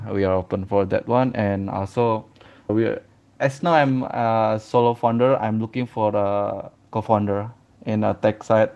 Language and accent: English; Indonesia; I'm from Indonesia.